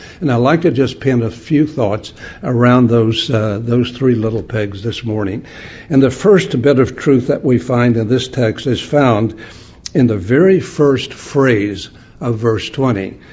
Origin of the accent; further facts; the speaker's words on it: West Virginia, United States; because I come from the South. I was born and raised in the hills of West Virginia, the Appalachia areas, where there was a lot of rural people